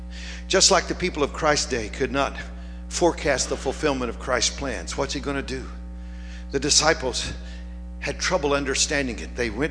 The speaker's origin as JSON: {"language": "English", "region": "Southern United States", "country": "United States", "tie": "born or raised there", "accent": "Southern", "said": "Now, as you've probably picked up from my accent, every now and then I lapse into it without thinking, that I'm a pure, born and bred Southerner."}